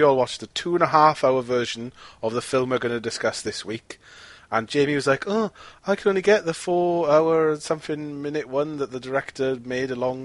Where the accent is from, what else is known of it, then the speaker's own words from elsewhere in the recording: Wales, United Kingdom; culturally, we're British/Welsh, so our only link to the media of the war is via Hello, Hello.